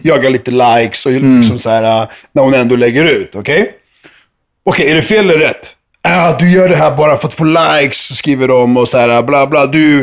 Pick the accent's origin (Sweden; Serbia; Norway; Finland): Serbia; Jag är serb. Jag gillar Serbien.